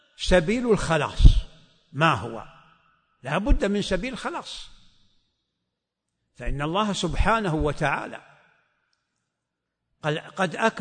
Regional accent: Saudi Arabia; أبناء بلدي المملكة العربية السعودية أرض الحرمين وما جاورها

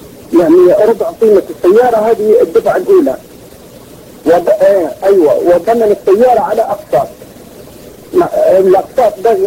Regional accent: Libya; شيخ انا من ليبيا عندي سؤال

